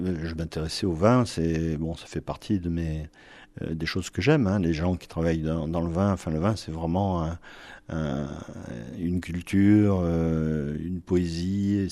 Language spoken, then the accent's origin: French; France; Ce sont mes racines aussi, même si je suis français.